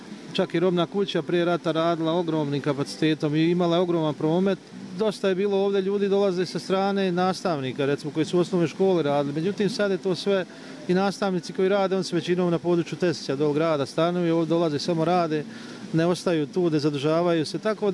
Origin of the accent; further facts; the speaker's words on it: Blatnica, Republika Srpska, Bosnia & Herzegovina; rođen sam ovdje u Blatnici, živim tu, sada sam trenutno u penziji